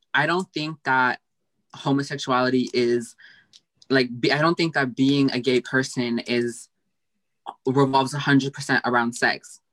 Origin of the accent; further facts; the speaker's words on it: United States; born there; I'm from Pakistan. Okay. I'm Pakistani. I was born in the US.